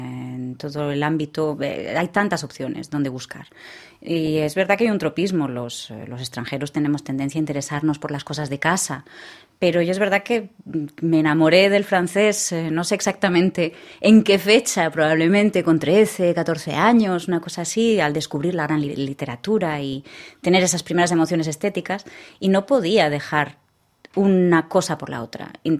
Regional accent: Aragon, Spain; also born or lived in Catalonia; Soy muy cabezota aragonesa, que no dejo de ser, por muy catalana que me sienta.

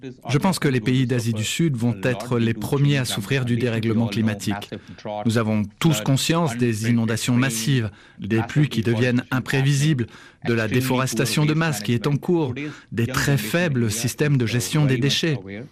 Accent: India; je viens d'Inde et aussi parce que j'étais engagé comme activiste social et politique là-bas.

